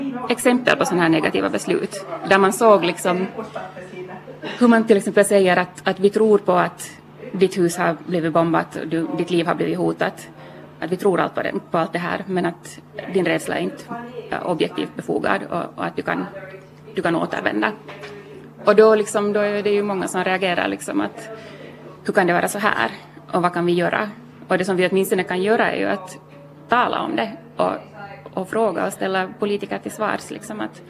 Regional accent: Finland; som finländare så har man ändå, man kan rösta

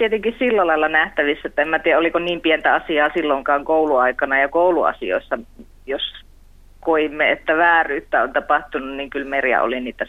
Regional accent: Kiiminki, North Ostrobothnia, Finland; Mä oon Kiimingistä.

